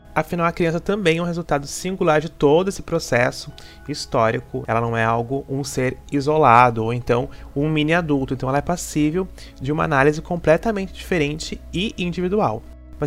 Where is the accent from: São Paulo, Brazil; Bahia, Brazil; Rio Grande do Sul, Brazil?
Rio Grande do Sul, Brazil; Alvorada; born there; ser criança no município de Alvorada, na Vila Intersul, por exemplo, que é um lugar onde eu nasci